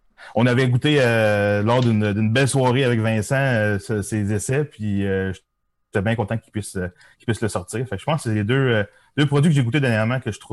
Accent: Blainville, Quebec, Canada; also born or lived in Bas-Saint-Laurent; Non, moi, j'ai grandi à Blainville-Sainte-Thérèse.

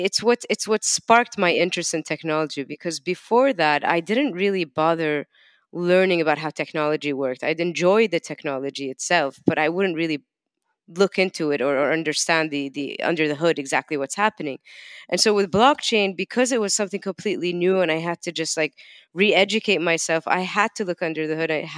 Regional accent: London, United Kingdom; Yeah, I'm a single child, right? Single parent. And so I had a lot of time on my hands. I grew up in London.

